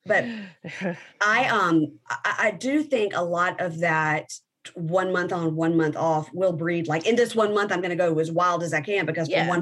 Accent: Mississippi, United States; I'm from the Sip.

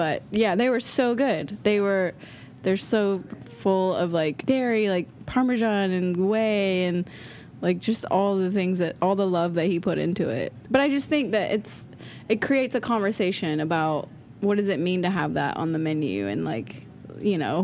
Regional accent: Georgia, United States; Yeah, in Georgia.

